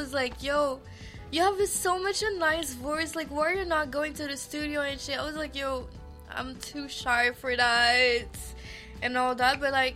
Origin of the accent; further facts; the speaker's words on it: Montreal, Quebec, Canada; So, actually … I'm 20 years old. I'm from Montreal.